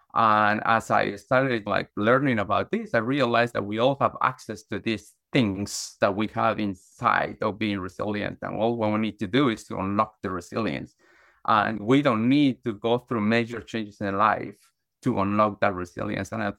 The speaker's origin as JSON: {"language": "English", "country": "Guatemala", "tie": "born or raised there", "said": "So I grew up in Guatemala, Central America, in the 1970s and 80s."}